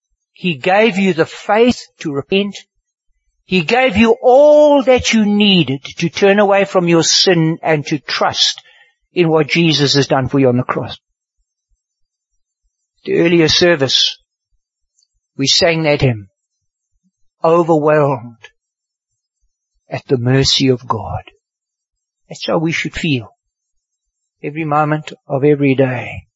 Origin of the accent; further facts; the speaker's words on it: Boksburg, Gauteng, South Africa; When I was a little boy growing up in Boksburg